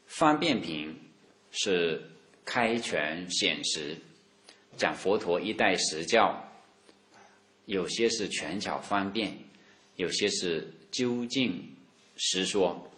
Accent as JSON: {"language": "Chinese", "town": "Wenzhou", "region": "Zhejiang", "country": "China", "said": "如果没有注册的，我们温州就有4000所了，就占据了很多。所以我们温州人呢"}